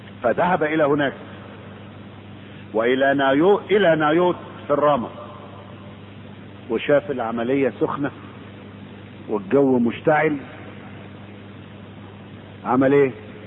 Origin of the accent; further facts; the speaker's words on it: Egypt; كان زمان يعني قبل السد العالي عندنا في مصر كان النيل يجي يغرق البلاد